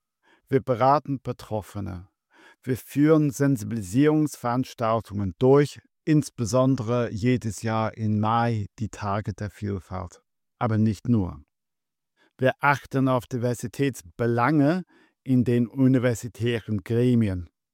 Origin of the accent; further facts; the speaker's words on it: England, United Kingdom; moved away as an adult; now in Jena, Germany; Ich komme ursprünglich aus England und bin reiner Mathematiker. 1992 kam ich nach Deutschland für meine erste Postdoc-Stelle.